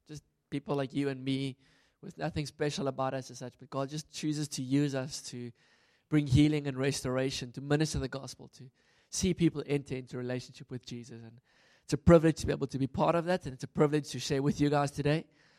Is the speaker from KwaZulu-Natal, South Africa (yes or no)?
no; Pretoria, Gauteng, South Africa; I'm from Pretoria